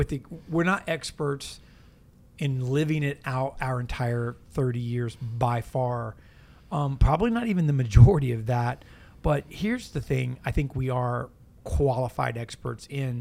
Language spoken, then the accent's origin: English; Tampa, Florida, United States; But I'm not. I'm from Tampa, Florida.